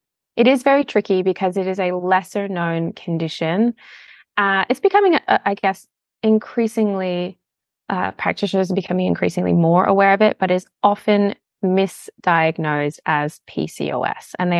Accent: United States; now in Australia; I'm a dual citizen, so I'm American and I live in the lovely Australia where I now call home.

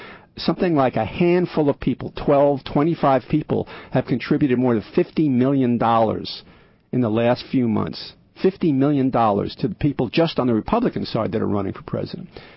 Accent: United States; but especially in America, because I'm an American and that's what I'm concerned about

